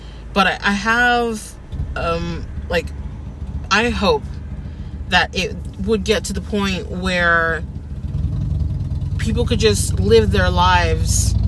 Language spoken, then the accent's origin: English; United States; born there; I was born here in America, on American soil. I am an American